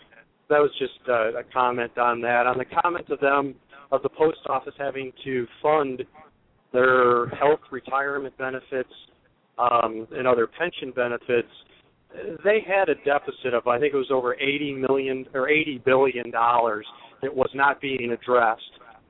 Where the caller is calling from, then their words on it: Chicago, Illinois, United States; from Chicago.